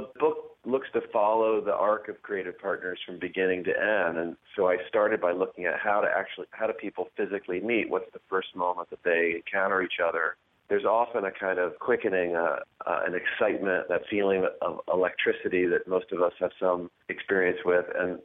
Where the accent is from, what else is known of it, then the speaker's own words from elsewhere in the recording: Wyoming, United States; I grew up in Wyoming, and I feel like I could imagine her early life from her biography, in part because I know the landscape so well.